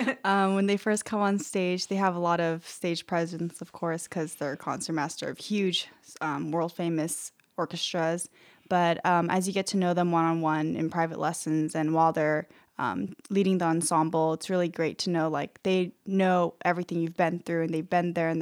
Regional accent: Palos Verdes, California, United States; I'm 18 and I am from Palos Verdes, California.

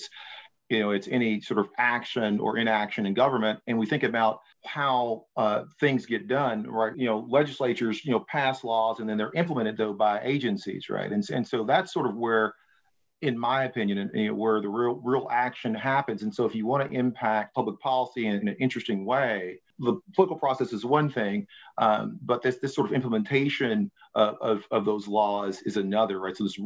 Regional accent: Stuttgart, Arkansas, United States; Okay, so I'm originally from Arkansas, Stuttgart, Arkansas, where I grew up.

